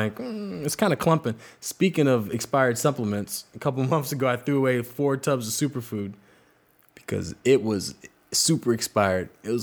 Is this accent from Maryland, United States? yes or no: no; Southfield, Michigan, United States; I'm from Southfield, sir. Southfield